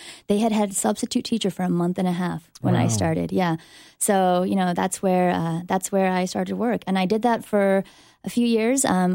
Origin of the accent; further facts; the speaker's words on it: Cypress, California, United States; Meanwhile, we grew up in Orange County. So lived in Cypress, and I graduated from Cypress High School, that just up the road, up the 5 and 405 a little bit.